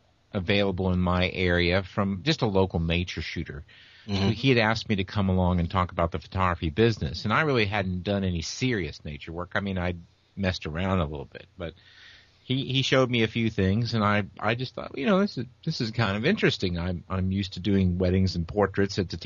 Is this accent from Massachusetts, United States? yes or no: no; Indianapolis, Indiana, United States; I shot motorsports exclusively for the first 6 years of my career because I grew up in Indianapolis.